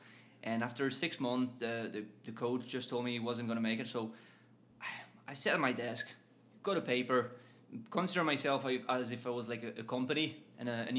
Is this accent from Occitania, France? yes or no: yes; Toulouse, Occitania, France; accent: French; English is a second language; I'm from Toulouse, the southwest of France.